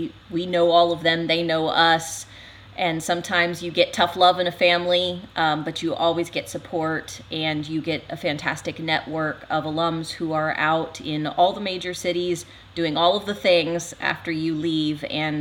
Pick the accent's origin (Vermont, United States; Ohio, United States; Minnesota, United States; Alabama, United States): Ohio, United States; I'm not. I'm originally from the Southwest Ohio area.